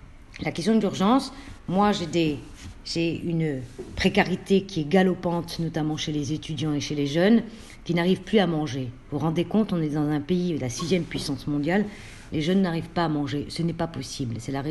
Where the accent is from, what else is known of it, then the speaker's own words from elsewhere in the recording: Roubaix, Hauts-de-France, France; born there; comme dans ma ville où je suis née à Roubaix. C'est un bassin de vie de 100 000 habitants et il n'y a plus de personnel dans la gare.